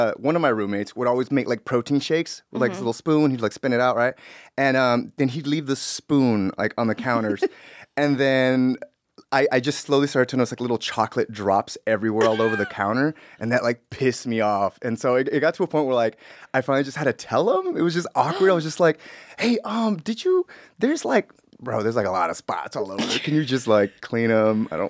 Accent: Wilmington, California, United States; also born or lived in Bellflower / Paramount / Compton; I was born in Wilmington. I mean, I was born in Bellflower, but I was raised in like Wilmington, Paramount, Compton.

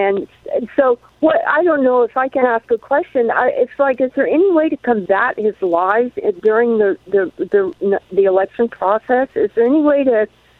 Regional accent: Kokomo, Indiana, United States; I grew up in Kokomo, Indiana, so I know about all the industry that goes on in that area of the country.

